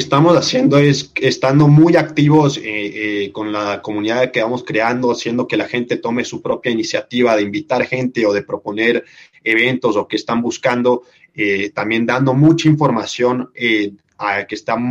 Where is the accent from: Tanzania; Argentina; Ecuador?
Ecuador; el nivel profesional técnico que tengamos nosotros como ecuatorianos